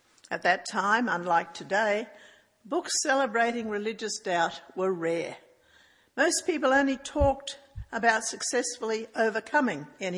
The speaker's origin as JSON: {"language": "English", "country": "Australia", "tie": "born or raised there", "said": "I grew up in Australia as a God-intoxicated evangelical Christian"}